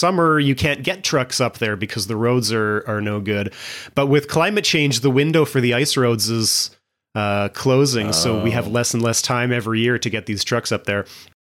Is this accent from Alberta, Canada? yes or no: no; Winnipeg, Manitoba, Canada; because I'm from Winnipeg. Winnipeggers have this thing because we're this like small, big city.